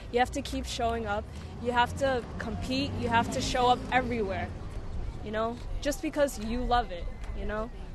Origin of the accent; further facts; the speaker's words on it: Quincy, United States; I'm from Quincy, and I started when I was, like, almost 14.